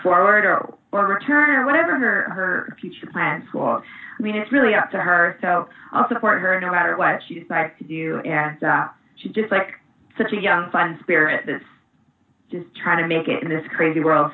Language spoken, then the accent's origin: English; Victoria, British Columbia, Canada; we're actually both from the same town, hometown. See, we're both from Victoria, B.C.